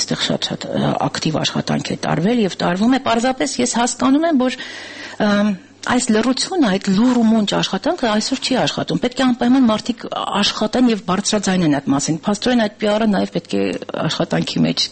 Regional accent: Yerevan, Armenia; ինձ համար ցավոտ է յուրաքանչյուր ծառի արմատահան անելը Երևանում, որովհետև ես իմ մանկության Երևանից այդ պատրանքը հիմա թվում

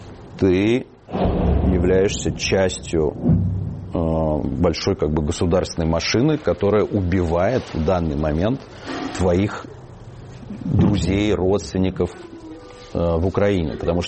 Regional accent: Russia; Мы реально не они. Мы другие русские.

